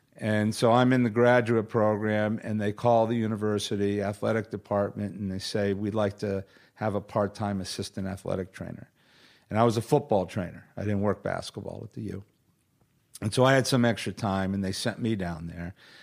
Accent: East Coast, United States; We all flew back to JFK because we're all from the East Coast to visit our families.

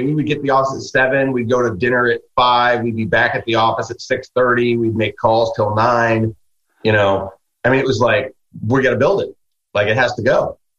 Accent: Midwest, United States; I'm a guy from the Midwest, and I kind of think you do it right the first time, and just how I'm wired.

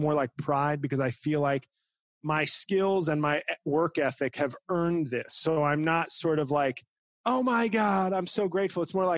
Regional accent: New York, United States; moved away as an adult; I just had to leave after 40 years of being a New Yorker.

